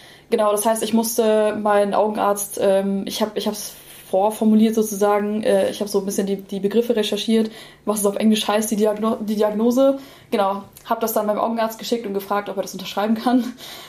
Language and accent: German; Delmenhorst, Lower Saxony, Germany; now in Hanover, Germany; Und ich komme ursprünglich aus Delmenhorst, das ist bei Bremen, und bin da auf eine Grundschule gegangen